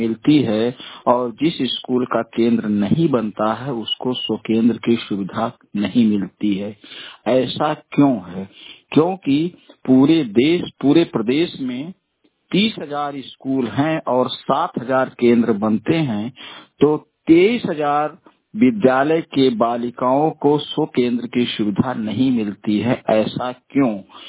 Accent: Uttar Pradesh, India; मैं उत्तर प्रदेश के बस्ती जिले के गणेशपुर न्याय पंचायत का रहने वाला हूँ।

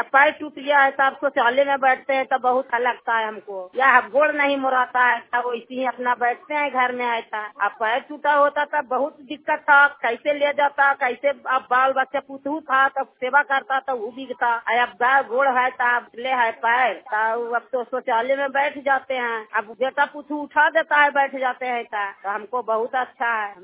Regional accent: Badhauna, India; बढ़ौना के रहने वाली हूँ।

